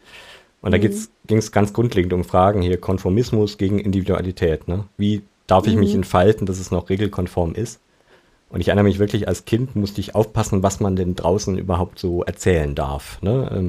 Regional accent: East Germany, Germany; ich bin Ostdeutscher

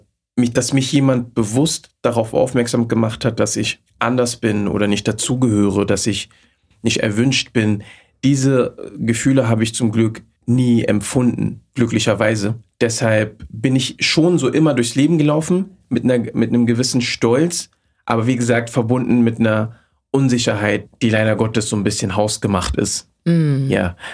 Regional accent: Berlin, Germany; Tatsächlich bin ich in Berlin-Neukölln aufgewachsen. Da bin ich geboren und da war es damals schon, so wie heute auch, sehr multikulturell.

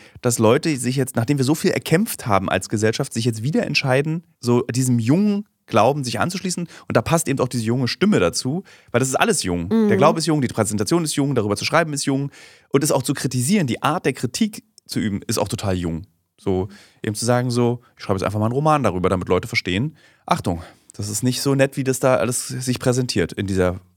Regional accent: Berlin, Germany; Ich bin halt Berliner

